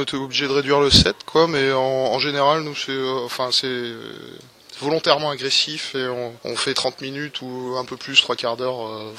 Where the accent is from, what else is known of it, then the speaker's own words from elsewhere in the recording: Auvergne-Rhône-Alpes, France; on en a une sur notre région, donc on est auvergnat.